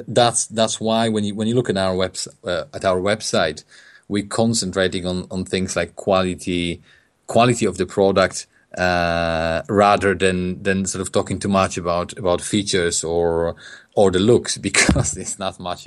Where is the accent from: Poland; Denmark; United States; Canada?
Poland; now in United Kingdom; I'm from Poland. I came to England in 2005.